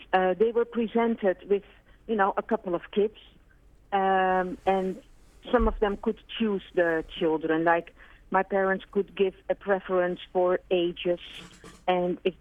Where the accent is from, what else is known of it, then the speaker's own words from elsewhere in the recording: Amsterdam, North Holland, Netherlands; first language Dutch; English is a second language; I grew up in Holland, speaking Dutch with Dutch parents whom I didn't look like